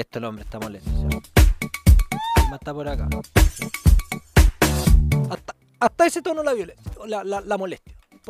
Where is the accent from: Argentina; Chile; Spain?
Chile; Si acá somos todos chilenos.